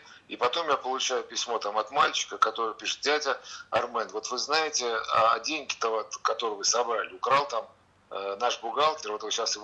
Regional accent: Kharkiv, Kharkiv Oblast, Ukraine; родом мы тоже из Харькова.

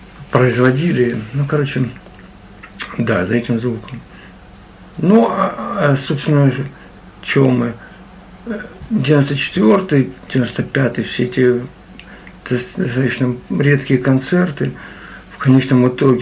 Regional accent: Kharkiv, Kharkiv Oblast, Ukraine; Вообще Харьков, знаешь, ты же харьковчанин коренной, да. И ты понимаешь, да, что вот я тоже коренной, что уехать из Харькова фактически невозможно.

